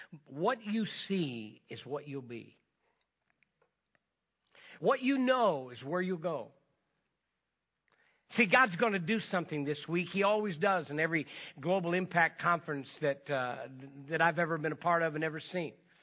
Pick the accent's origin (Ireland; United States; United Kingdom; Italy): United States; Oreana, Illinois; I grew up in Midwest in Illinois. I want to set the tone here and tell you that in my parents' house in the little town of Orianna, Illinois, right outside of Decatur, Illinois